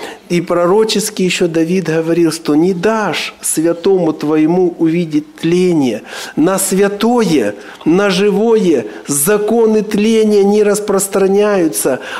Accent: Crimea, Ukraine; Он узнал, что я из Крыма.

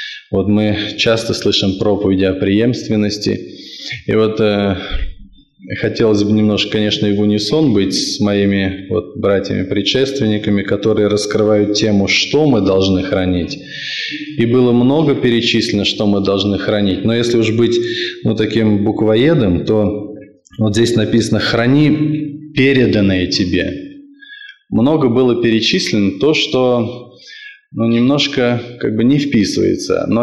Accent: Ryazan, Ryazan Oblast, Russia; я из города Рязани

